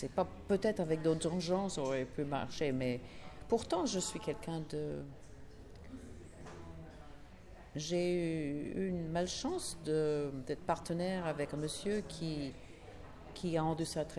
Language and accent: French; England, United Kingdom; French is a second language; Oui, comme tout le monde. Toutes les petites anglaises je suis partie de l'école sans parler français. Je ne parlais pas français.